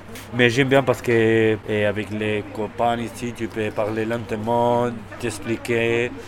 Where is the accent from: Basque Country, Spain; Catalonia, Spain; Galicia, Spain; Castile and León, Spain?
Castile and León, Spain; Valladolid; French is a second language; now in Madrid, Spain; Et je viens de Valladolid, mais j'habite à Madrid.